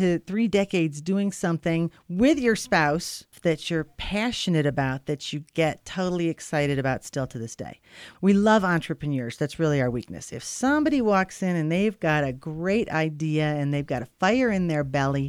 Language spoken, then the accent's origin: English; Cleveland, Ohio, United States; now in Park City, United States; We were either going to go to Cleveland, my hometown, or Park City, Jim's hometown.